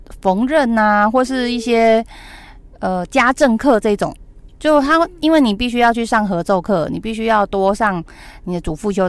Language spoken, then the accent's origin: Chinese; Caotun, Nantou County, Taiwan; 我们那时候小时候是住在草屯嘛，南投草屯